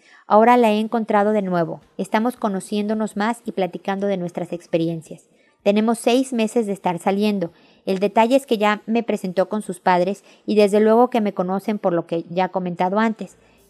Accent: Puebla, Mexico; de 24 años de edad. Soy de Puebla

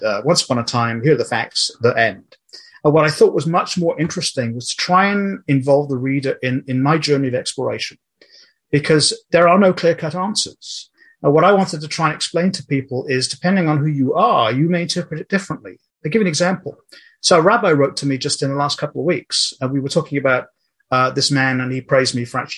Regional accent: Wales, United Kingdom; I was brought up in Wales in a sort of like a Presbyterian tradition

